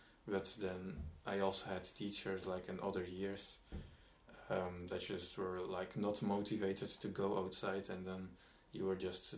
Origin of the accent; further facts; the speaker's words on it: Belgium; So, I'm from Belgium.